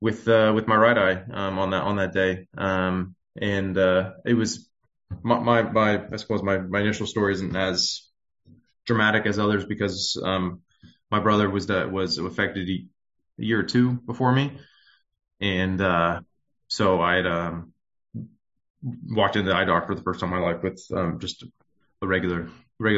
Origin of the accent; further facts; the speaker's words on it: Beaverton, Oregon, United States; I am from originally from Portland, Beaverton, Oregon.